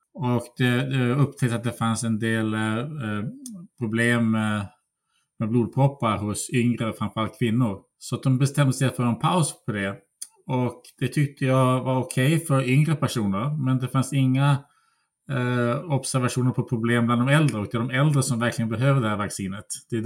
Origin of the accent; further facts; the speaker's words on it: Umeå, Västerbotten County, Sweden; also born or lived in United States; jag växte upp i Umeå och gick på universitetet där, studerade statistik. Sedan doktorerade jag i USA.